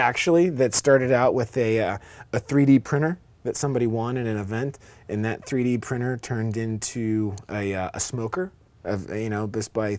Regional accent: Pittsburgh, Pennsylvania, United States; from Pittsburgh, Pennsylvania.

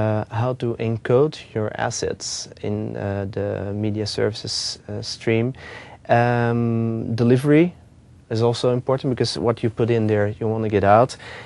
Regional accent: Belgium; English is a second language; I'm from Belgium. I'm one of the lucky three Belgians in the world

